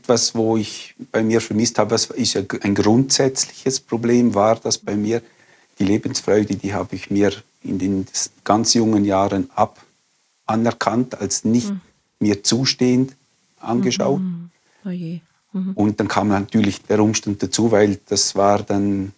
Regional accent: Switzerland

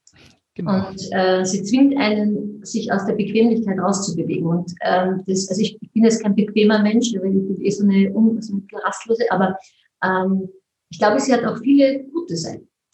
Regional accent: Mondsee, Upper Austria, Austria; Wenn ich sage, ich komme aus Mondsee

